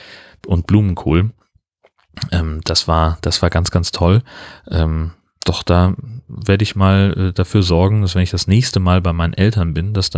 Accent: Hesse, Germany; das ist halt aus dem Frankfurter Raum, und ich komme da halt nicht her, sondern das ist eben ein komplett anderer Teil von Hessen und in der Region, wo ich aufgewachsen bin, ist das eigentlich nicht so üblich.

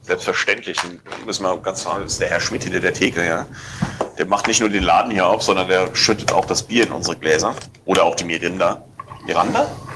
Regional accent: Kobern-Gondorf, Rhineland-Palatinate, Germany; Aber das Wasser hier in Koblenz und Umgebung ist ein absolutes Drama und da, wo ich herkomme, in Koblenz-Gondorf

